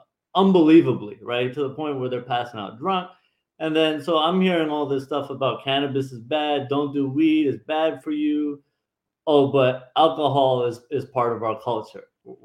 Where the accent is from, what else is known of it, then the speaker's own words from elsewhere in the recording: Sri Lanka; So I grew up with my background, my culture, I'm from Sri Lanka.